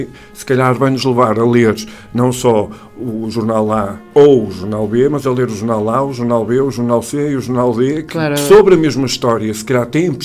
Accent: Viana do Castelo, Portugal; also born or lived in Braga; É que eu sou natural de Viana do Castelo, eu nasci...

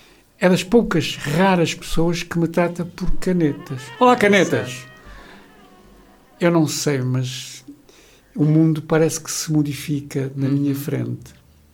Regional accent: Barroselas, Viana do Castelo, Portugal; eu sou daqui de perto, sou aqui de Barroselas. Ah, eu sou de Barroselas.

